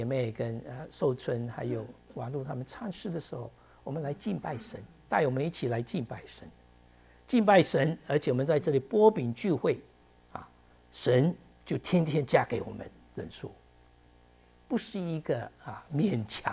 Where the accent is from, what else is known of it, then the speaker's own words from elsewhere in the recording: China; 我们中国人没有吃饭就不行，吃饭了就聊天哈，吃饭聊天。